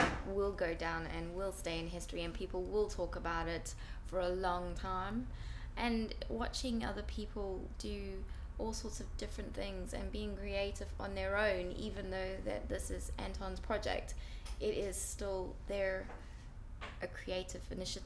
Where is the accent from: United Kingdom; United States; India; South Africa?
South Africa; I am 35 and I originally come from South Africa, but I'm a British citizen because my parents are British.